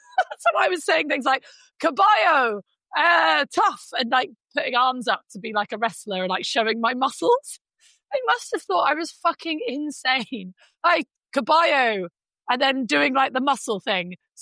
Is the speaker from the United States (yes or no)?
no; Cyprus; I grew up in Cyprus.